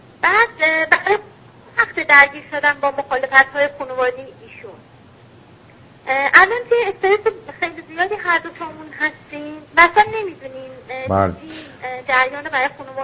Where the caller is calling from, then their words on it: Iran; از ایرانم تماس میگیرم.